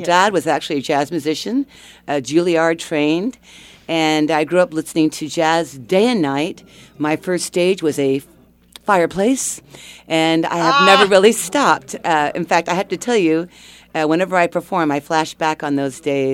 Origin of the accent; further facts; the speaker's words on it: Los Angeles, California, United States; I grew up in the L.A. area, and then when my parents retired, they decided to come back to Ojai.